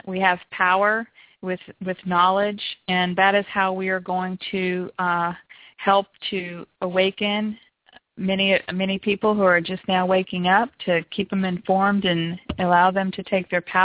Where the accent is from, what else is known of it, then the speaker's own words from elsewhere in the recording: Texas, United States; We have the Texas Pleiadians, which I love very much because I can chat with people in my home state.